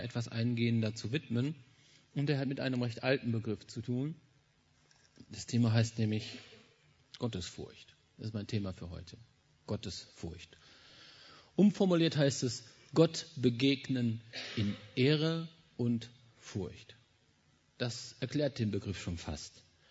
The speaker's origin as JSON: {"language": "German", "town": "Bad Salzuflen", "region": "North Rhine-Westphalia", "country": "Germany", "said": "Ich komme aus Ostwestfalen, das heißt genauer gesagt aus Bad Salzuflen. Das liegt irgendwo so auf der Hälfte zwischen Dortmund und Hannover, ein bisschen südlicher."}